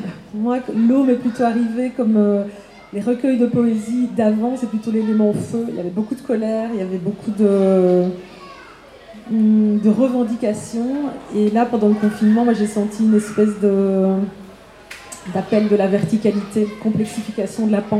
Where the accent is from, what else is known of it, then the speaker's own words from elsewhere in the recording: Liège, Wallonia, Belgium; je viens de Liège, vous entendez peut-être mon accent